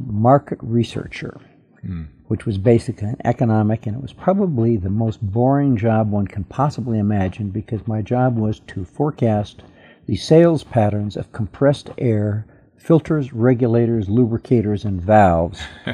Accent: Denver, Colorado, United States; also born or lived in Honolulu; now in Cedar City, United States; I grew up in the suburbs south of Denver, Colorado. When I was very young, my father decided he wanted to practice law in Hawaii, so we moved to Honolulu, and we lived there for a year and a half.

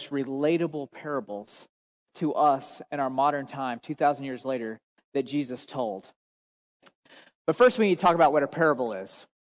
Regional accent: Oklahoma, United States; So growing up in Oklahoma, one of the things I was looking forward to in becoming a high school student

